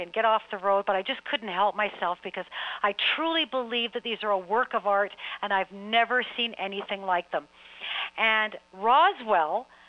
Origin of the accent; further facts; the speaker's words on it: Canada; because I grew up in Canada, and all the TV, all the commercials, all the movies that we watched have all come from the United States.